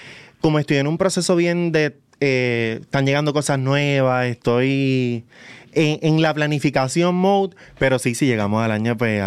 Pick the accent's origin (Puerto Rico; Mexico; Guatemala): Puerto Rico; yo soy bien puertorriqueño. A mí me encanta Puerto Rico.